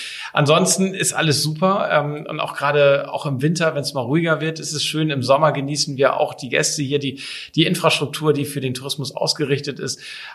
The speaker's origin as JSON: {"language": "German", "town": "Kiel", "region": "Schleswig-Holstein", "country": "Germany", "tie": "born there", "said": "Und ansonsten bin ich Kind der Ostsee, gebürtiger Kieler"}